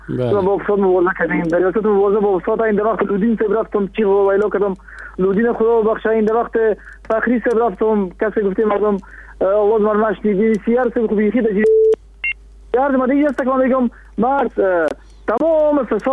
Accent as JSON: {"language": "Persian", "region": "Kabul", "country": "Afghanistan", "said": "از المند نیستم، از کابل هستم."}